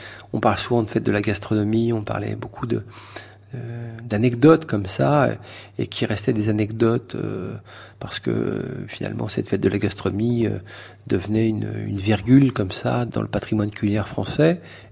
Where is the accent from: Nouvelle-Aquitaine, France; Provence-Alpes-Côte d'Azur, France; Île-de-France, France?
Île-de-France, France; Paris; born there; Moi, je suis né à Ménilmontant, comme vous le savez.